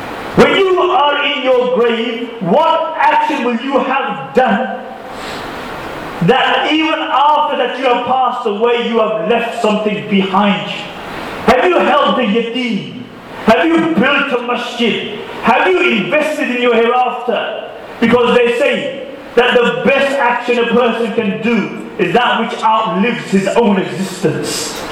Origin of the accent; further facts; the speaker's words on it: Pakistan; We Pakistanis don't like to do small things.